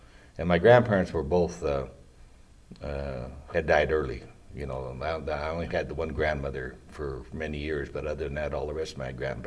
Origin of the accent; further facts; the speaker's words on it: Butte, Montana, United States; Well, I was born and raised in Butte. Spent all my life in Butte as a young child